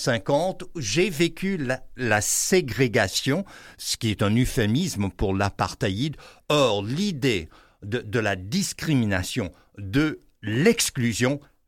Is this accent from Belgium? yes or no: no; Texas, United States; Je suis un Américain, je suis un Texan et je vois très bien ce qui se passe aux États-Unis